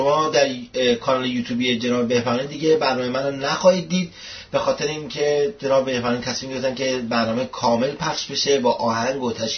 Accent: Iran; moved away; بعد اینکه من از ایران آمدم دیگه یادم رفته که چند استان به ایران اضافه کردن

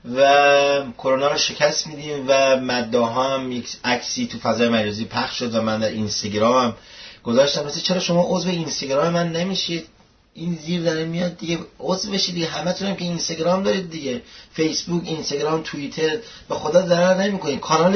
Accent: Iran; moved away; بعد اینکه من از ایران آمدم دیگه یادم رفته که چند استان به ایران اضافه کردن

